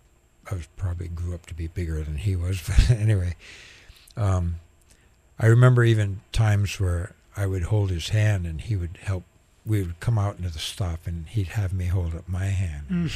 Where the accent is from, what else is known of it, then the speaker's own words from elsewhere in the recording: Molokai, Hawaii, United States; born there; Yeah, I was born in Molokai. You know, one of the few Haoles that were born over there, I'm sure.